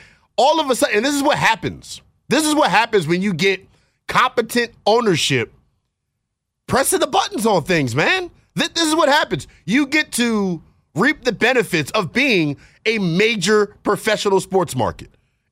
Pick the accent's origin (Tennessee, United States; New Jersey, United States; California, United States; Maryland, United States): Maryland, United States; I'm from Maryland or something.